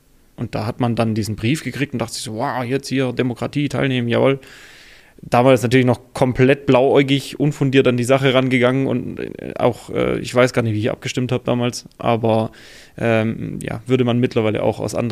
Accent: Ravensburg, Baden-Württemberg, Germany; also born or lived in Weingarten; now in Tettnang, Germany; Ich bin tatsächlich in Weingarten geboren und dann in Ravensburg bzw. in Oberzell aufgewachsen, das ist da hinten raus Richtung Weisenau. Ja. Und habe da die ersten 20 Jahre meines Lebens verbracht und jetzt mittlerweile wohne ich in Tettnang.

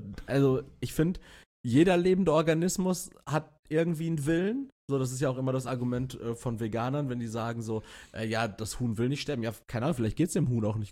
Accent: Castrop-Rauxel, North Rhine-Westphalia, Germany; So, und so gab es auch eine in Castrop-Rauxel, also meiner Heimatstadt.

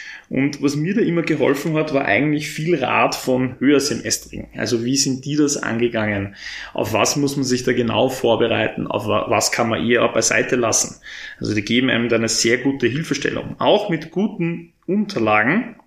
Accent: Vienna, Austria; now in Leoben, Austria; komme ursprünglich aus Wien.

